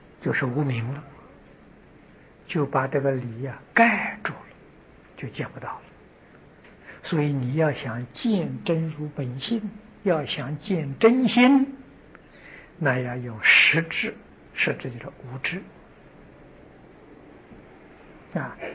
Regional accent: China; 我们中国人所谓的实至名归

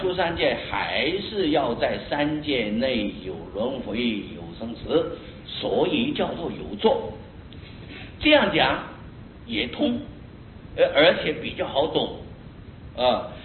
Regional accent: China; 因为我们中国人呢，对这个做恶法啊

